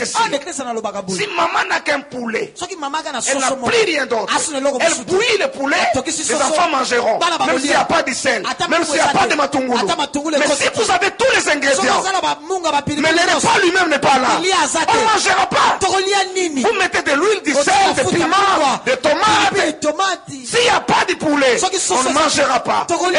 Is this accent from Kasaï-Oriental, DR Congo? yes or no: yes; Mbuji-Mayi, Kasaï-Oriental, DR Congo; je viens de Bakwanga, dans le sang de Bakwanga.